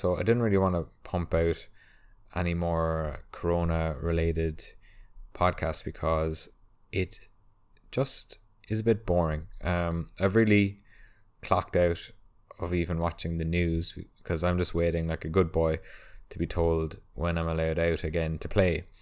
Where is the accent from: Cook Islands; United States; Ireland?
Ireland; I'm allowed to say that because I'm Irish